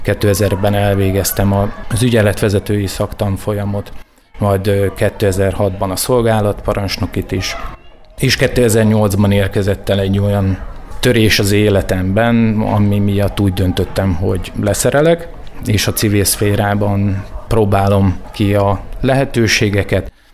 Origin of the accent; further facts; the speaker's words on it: Móricgát, Bács-Kiskun, Hungary; Az én életem egy kis faluba kezdődött, már nagyon-nagyon régen. Ez a kis falu Móricz-Gát, édesapám volt ott 40 évig a tanító, falusi tanító, én ebbe a közegben nőttem föl